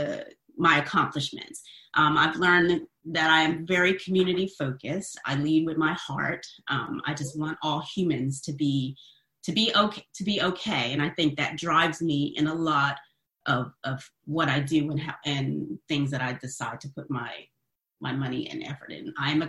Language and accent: English; Trenton, New Jersey, United States; also born or lived in Bogalusa, Louisiana; now in Atlanta, United States; I currently live in Atlanta. I've been here for about 7 years. I was born in Bugaloosa, Louisiana. I want to give a shout out to Bugaloosa, and raised in Trenton, New Jersey.